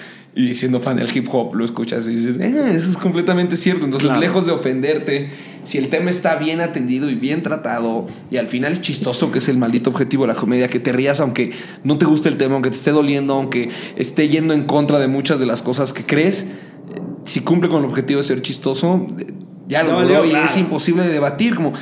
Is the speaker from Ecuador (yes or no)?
no; Monterrey, Nuevo León, Mexico; yo no soy de México, yo soy de Monterrey.